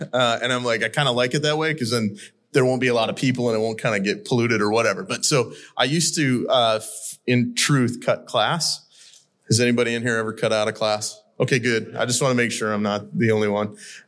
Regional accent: Montana, United States; So one of the things that you may or may not know about me is I grew up in Western Montana.

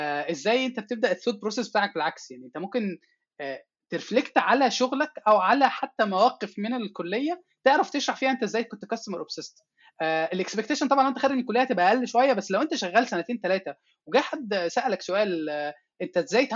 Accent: Egypt; يعني عشان عندنا في مصر مصطلح ال HR بيخوف كده

